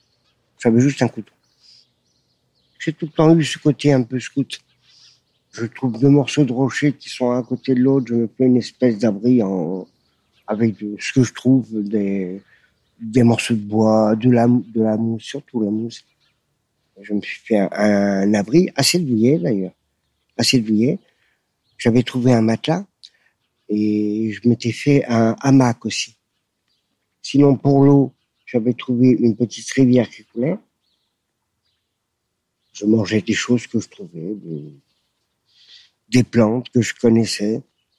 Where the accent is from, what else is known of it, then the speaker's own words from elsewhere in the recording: Corsica, France; moved away as an adult; J'ai 64 ans, je suis corse, j'ai fait passer ma jeunesse et mon adolescence en Corse. À l'âge de 20 ans, je suis parti.